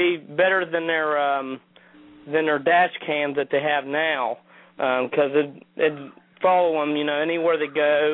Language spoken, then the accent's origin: English; West Virginia, United States; Yeah, I'm from West Virginia.